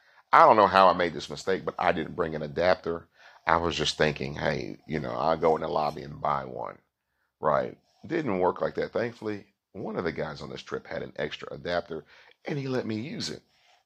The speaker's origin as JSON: {"language": "English", "country": "United States", "said": "Again, I'm an American."}